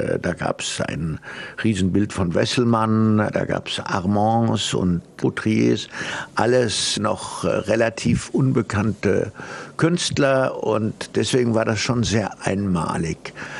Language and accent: German; Switzerland; also born or lived in Germany; ich bin in der Schweiz geboren und bin meistens in der Schweiz aufgewachsen. Da meine Mutter früh gestorben ist, bin ich zu meiner Großmutter gekommen und lebte mit ihr halb in Deutschland, halb in der Schweiz.